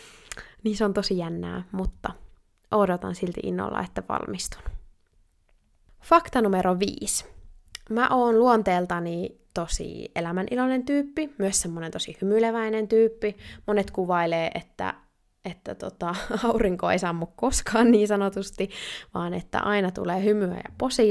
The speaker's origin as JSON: {"language": "Finnish", "town": "Sonkajärvi", "region": "North Savo", "country": "Finland", "tie": "born or raised there", "also_born_or_lived": "Oulu", "said": "Mä oon syntynyt Oulussa. Olen siis pohjoisen tyttöjä, mutta mä oon asunut ison osan elämästäni pienellä paikkakunnalla ihan Savon sydämessä Sonkajärvellä."}